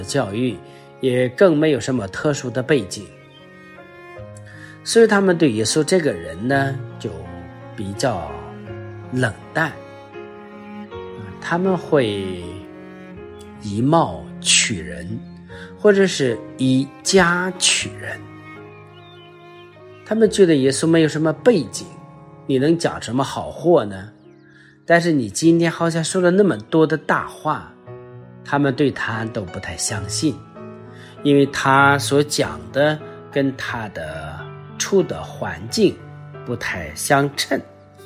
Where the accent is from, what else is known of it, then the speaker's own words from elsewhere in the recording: China; 我们中国人说，身在福中不知福，拥有的是不珍惜的，要失去的我们才知道珍惜。